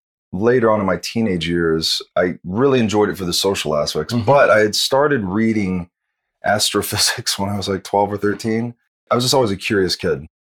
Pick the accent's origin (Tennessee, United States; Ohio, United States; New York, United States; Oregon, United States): Tennessee, United States; Yeah, so I grew up in Tennessee, very traditional values.